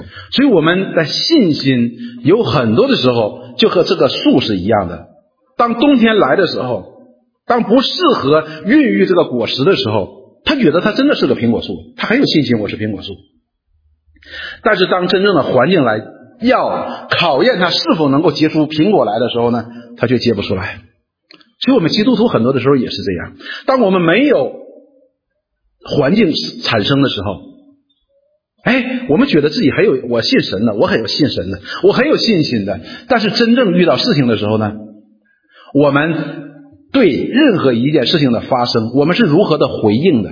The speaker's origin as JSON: {"language": "Chinese", "region": "Northeast China", "country": "China", "accent": "Northeastern", "said": "用我们东北话说就是出来走几步"}